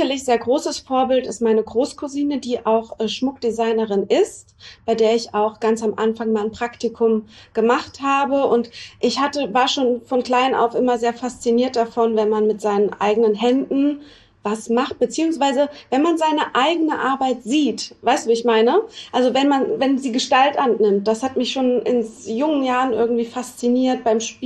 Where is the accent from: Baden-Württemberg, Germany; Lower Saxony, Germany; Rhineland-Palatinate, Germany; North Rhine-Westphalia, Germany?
Baden-Württemberg, Germany; Freiburg; born there; ich komme gebürtig aus Freiburg